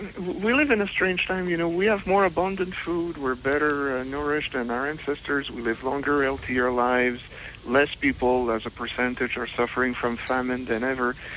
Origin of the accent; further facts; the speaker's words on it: Canada; And as a Canadian, you know, it would make it easier for us Canadians to sell products in the United States